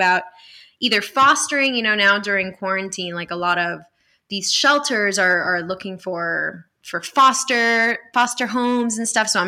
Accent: Miami, Florida, United States; moved away as an adult; now in Los Angeles, United States; Like, so I'm originally from Miami, Florida.

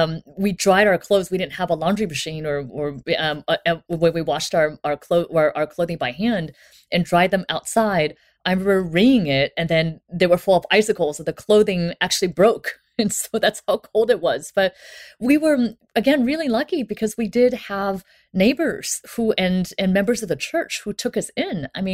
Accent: China; So when I was growing up in China, my mother was in college.

